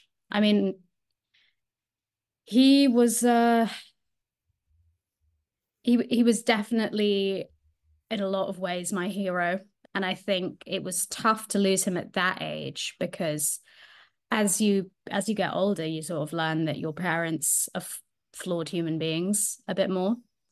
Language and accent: English; London, United Kingdom; born there; moved away; I was born in London, and we moved to the States for his job.